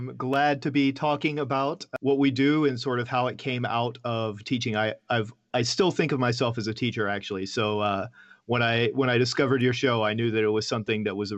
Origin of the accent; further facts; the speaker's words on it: Atlanta, Georgia, United States; So I grew up in Atlanta, in Georgia, and my father played in bands and did martial arts and stuff.